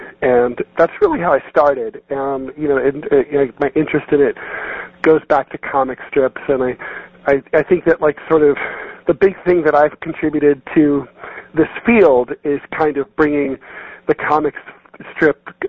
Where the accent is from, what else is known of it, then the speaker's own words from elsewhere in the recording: Dayton, Ohio, United States; But I got into cartooning when I was a kid. I grew up in Dayton, Ohio.